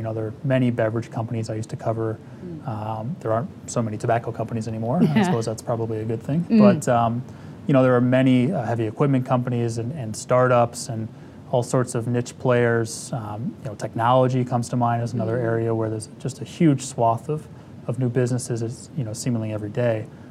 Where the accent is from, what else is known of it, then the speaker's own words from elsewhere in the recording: Detroit, Michigan, United States; I'm from Detroit. I grew up in a GM family.